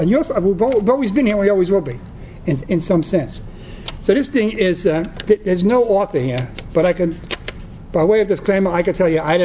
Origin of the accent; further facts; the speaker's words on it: Bronx, New York, United States; I mean, I'm Bronx Irish Catholic brought up. I was an altar boy.